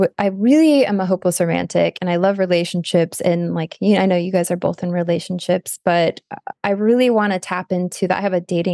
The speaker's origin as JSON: {"language": "English", "region": "Arizona", "country": "United States", "said": "We go way back. We're both from Arizona."}